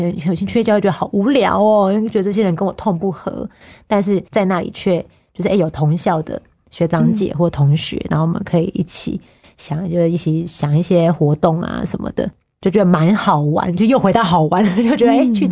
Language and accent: Chinese; southern Taiwan, Taiwan; 那因为我本身是南部人啦